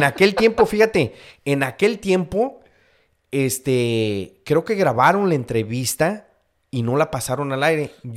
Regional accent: Mexico; moved away; nosotros llegamos aquí de México en un verano.

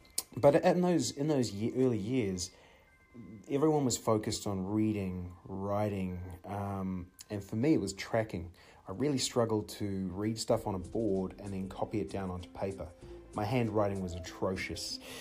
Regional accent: New Zealand; moved away; also born or lived in Middle East; we're from New Zealand, my father got offered an opportunity to move to the Middle East.

